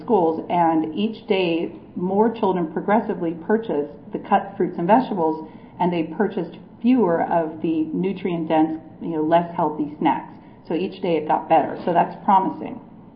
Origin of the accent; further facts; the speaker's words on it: Los Angeles, California, United States; I'm from Los Angeles, and we have a lot of street vendors.